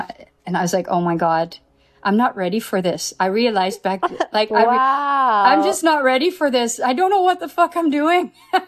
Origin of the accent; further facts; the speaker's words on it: Netherlands; I'm from Holland.